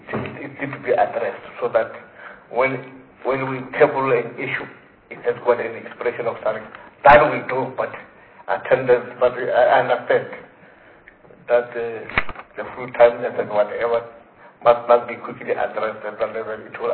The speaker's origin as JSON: {"language": "English", "country": "Senegal", "said": "But I think to conclude, my colleague from Senegal, because I'm also from Senegal, one would make an appeal."}